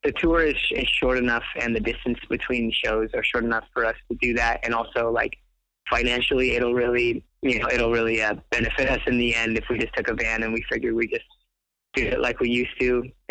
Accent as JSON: {"language": "English", "town": "Inglewood", "region": "California", "country": "United States", "tie": "born or raised there", "said": "I grew up in Inglewood and in Inglewood, like punk rock and skateboarding and that sort of counterculture were not, they were not at all prevalent."}